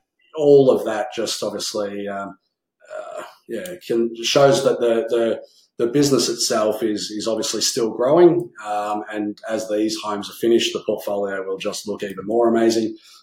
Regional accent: Melbourne, Victoria, Australia; I grew up in Melbourne

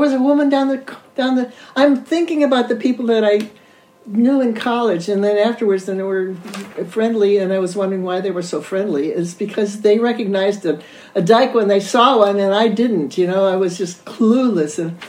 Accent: Parma, Ohio, United States; also born or lived in Cleveland; I was born in Cleveland, Ohio, and after a year, we moved to Parma, which is a suburb of Cleveland, and my parents bought a house there.

